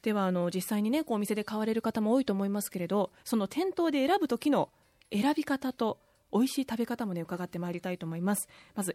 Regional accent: Gunma, Japan; now in Toyama, Japan; まあ、群馬出身でして、ふくらぎという名前実は富山に来て初めて知ったんですよ。

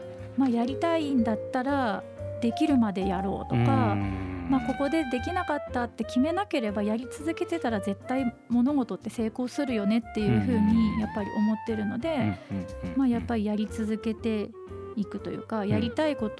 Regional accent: Toyama, Japan; 私は富山で生まれて富山で育って、うん、県外に暮らしたことがないので

